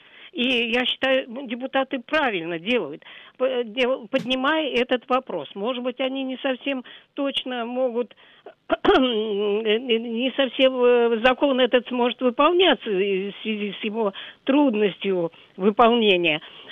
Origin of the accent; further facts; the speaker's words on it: Moscow, Russia; Мне 80 лет, и я коренная москвичка.